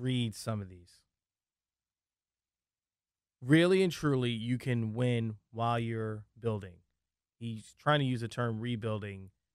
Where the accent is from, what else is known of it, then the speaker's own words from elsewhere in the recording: New York, United States; I'm from New York.